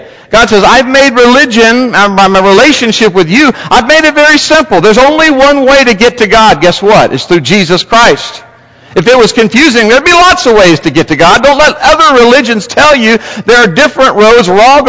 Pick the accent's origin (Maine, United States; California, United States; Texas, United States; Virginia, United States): California, United States; Lake Isabella; we grew up in Lake Isabella, California, starting our family, raising our family, and we had nothing.